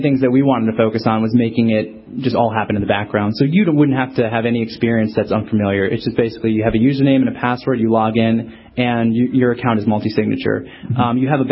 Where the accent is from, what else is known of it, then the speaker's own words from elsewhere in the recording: Rhode Island, United States; Yeah, but I'm originally from Rhode Island. I love the Northeast, so.